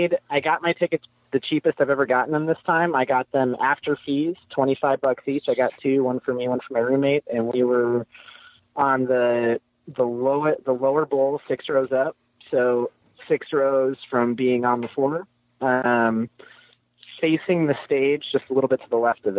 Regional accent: Detroit Lakes, Minnesota, United States; But I just thought that was a funny coincidence because I grew up in Minnesota, in Detroit Lakes.

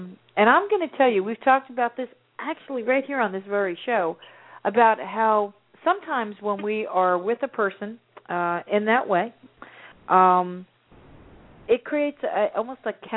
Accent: New Jersey, United States; I worked for 3 different banks while I was growing up in New Jersey.

